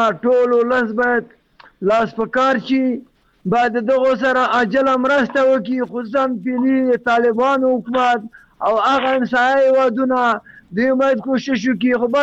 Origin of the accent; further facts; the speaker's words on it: Logar, Afghanistan; زه خپله د لوګر د ولایت یم